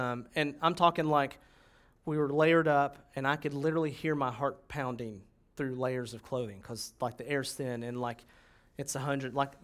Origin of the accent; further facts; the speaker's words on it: Knoxville, Tennessee, United States; I get so much identity from them because I grew up in Knoxville, and I love that ugly, gaudy color of orange.